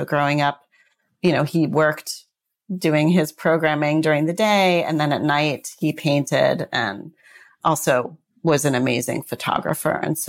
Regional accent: New York, United States; also born or lived in Arizona; So I grew up initially in New York.

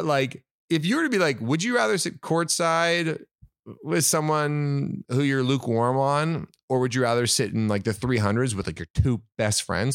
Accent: Dallas, Texas, United States; And then I'm from Dallas. I go to lots of shows.

